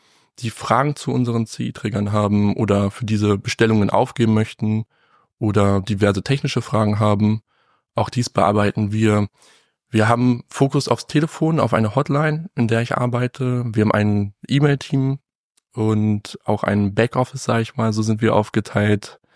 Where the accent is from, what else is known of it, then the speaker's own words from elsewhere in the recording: Hanover, Lower Saxony, Germany; Ich bin 35, komme gebürtig aus Hannover. Das hat mich nie aus Hannover vertrieben.